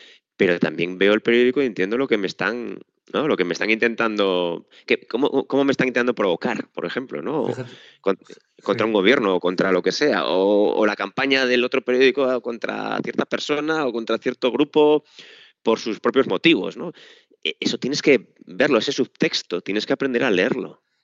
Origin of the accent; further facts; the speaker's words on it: Spain; Yo soy español, nosotros decimos muchísimos tacos.